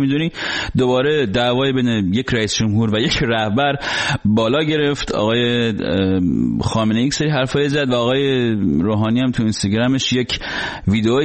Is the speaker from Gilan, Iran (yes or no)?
yes; Rasht, Gilan, Iran; now in New York, United States; خب منم اهل رشتم